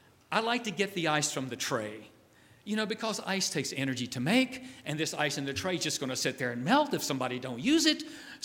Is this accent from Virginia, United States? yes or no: yes; Virginia, United States; He must have intuited I was from Virginia, where we don't have such things.